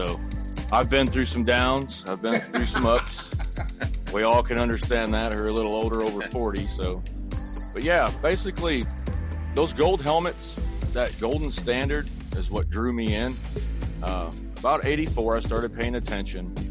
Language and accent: English; South Bend, Indiana, United States; I was born and raised in South Bend. I didn't want to leave, but I did, and I did it for family reasons.